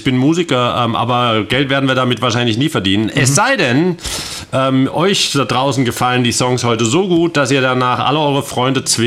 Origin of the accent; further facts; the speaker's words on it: Southern Germany, Germany; Nee, wir kommen eigentlich aus dem Süden.